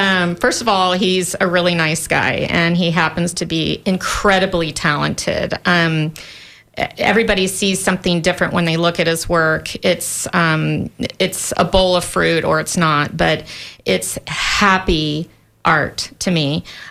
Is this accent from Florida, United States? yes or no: yes; Florida, United States; I am inspired by my garden and the beaches that I grew up on in Florida.